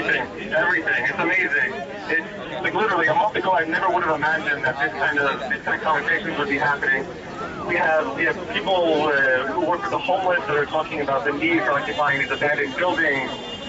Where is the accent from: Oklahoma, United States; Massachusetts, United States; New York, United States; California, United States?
New York, United States; Brooklyn; I have a sense of life experiences growing up in Brooklyn under Giuliani administration